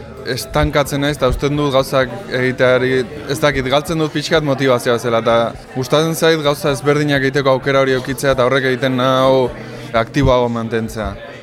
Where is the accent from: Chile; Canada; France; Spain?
Spain; Irun, Basque Country; irundarra naiz